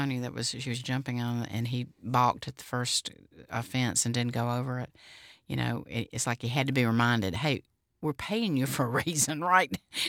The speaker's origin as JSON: {"language": "English", "town": "Evergreen", "region": "Alabama", "country": "United States", "tie": "born or raised there", "said": "I grew up with horses and in Evergreen, because I'm from Evergreen, Alabama."}